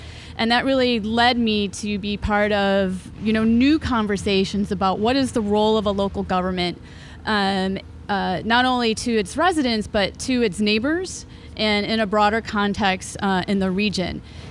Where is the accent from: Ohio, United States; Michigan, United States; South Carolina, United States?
Michigan, United States; Genoa Township; Well, I grew up in Genoa Township, which is situated between Howell and Brighton.